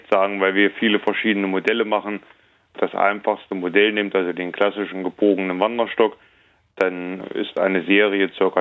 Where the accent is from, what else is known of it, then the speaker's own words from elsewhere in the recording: Lindewerra, Thuringia, Germany; Ministerpräsidenten haben Stöcke aus Lindewerra.